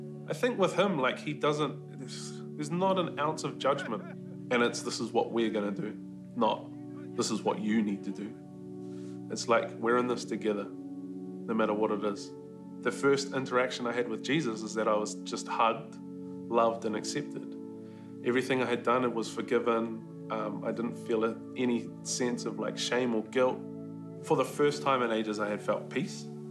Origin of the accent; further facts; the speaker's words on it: Whakatane, Bay of Plenty, New Zealand; I'm from Whakatane. My dad left when I was 2.